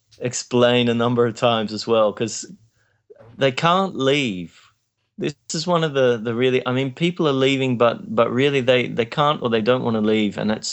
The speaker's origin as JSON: {"language": "English", "country": "Australia", "said": "I'm from Australia."}